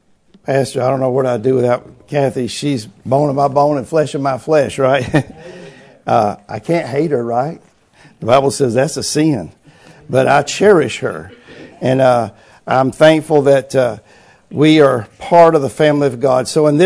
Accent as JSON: {"language": "English", "region": "Georgia", "country": "United States", "said": "And I'm not from Florida. I'm from Georgia."}